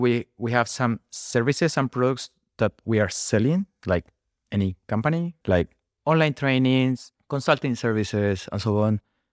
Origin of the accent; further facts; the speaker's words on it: Chile; English is a second language; now in Berlin, Germany; I'm from Chile, living in Berlin since 5 years ago.